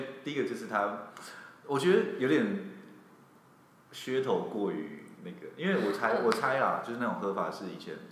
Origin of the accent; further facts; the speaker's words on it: Taiwan; 我是来台自台湾什么什么